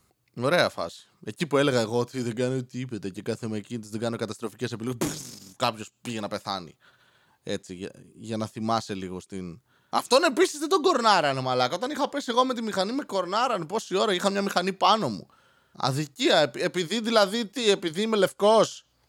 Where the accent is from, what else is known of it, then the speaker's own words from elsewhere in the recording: Serres, Central Macedonia, Greece; Είναι σαν το δρόμο στον οποίο μεγάλωσα στις Σέρες.